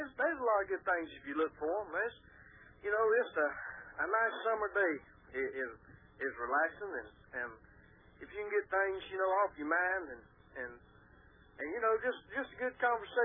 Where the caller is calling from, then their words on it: Gastonia, North Carolina, United States; I'm calling from Gastonia, North Carolina, and I really enjoyed your show.